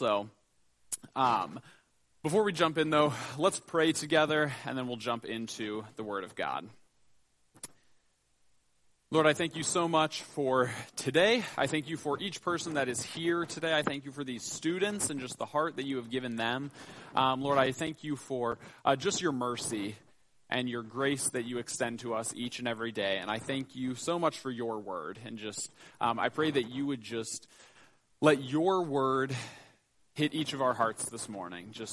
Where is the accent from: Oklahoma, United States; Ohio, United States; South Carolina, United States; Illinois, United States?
Illinois, United States; McHenry; I grew up in McHenry, Illinois, which is about an hour and a half east of here.